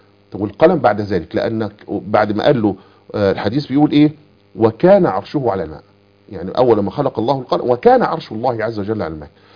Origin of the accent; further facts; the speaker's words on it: Egypt; المشهور عندنا كمصريين